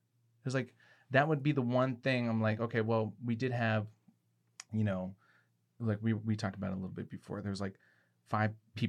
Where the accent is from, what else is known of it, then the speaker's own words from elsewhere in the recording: Reading, Pennsylvania, United States; born there; I was born in Reading and I lived there for